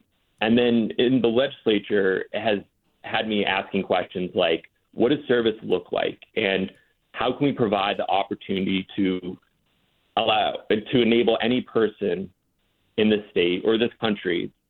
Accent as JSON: {"language": "English", "town": "Westbrook", "region": "Maine", "country": "United States", "tie": "born or raised there", "said": "growing up, I grew up in Westbrook, Maine. My grandmother, she ran the local food pantry."}